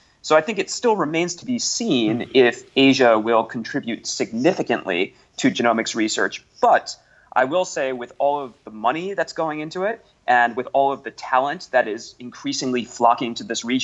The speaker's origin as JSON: {"language": "English", "country": "United States", "said": "And as an American, I would certainly love to see more public investment in genomics and precision medicine in my country."}